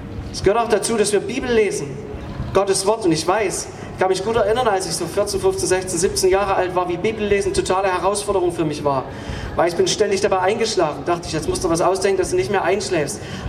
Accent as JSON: {"language": "German", "region": "Saxony", "country": "Germany", "tie": "born or raised there", "said": "ich bin auf dem Bauernhof aufgewachsen. Wir hatten so einen großen Hof, unserem Dreiseitenhof im Erzgebirge."}